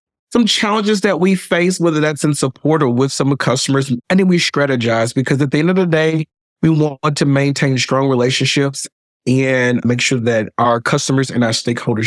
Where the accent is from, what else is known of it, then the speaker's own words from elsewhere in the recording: Vicksburg, Mississippi, United States; also born or lived in New York; I hail from the historic city of Vicksburg, Mississippi. So I'm from the South, originally from New York. So it's kind of interesting that sometimes you'll listen to me, you're like, he's not speaking Southern. He's like in between.